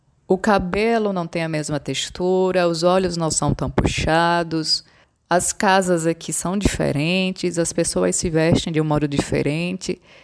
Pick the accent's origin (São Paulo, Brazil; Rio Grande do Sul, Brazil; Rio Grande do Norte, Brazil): Rio Grande do Norte, Brazil; Natal; Eu nasci e sempre vivi na cidade. Eu sou de Natal, Rio Grande do Norte.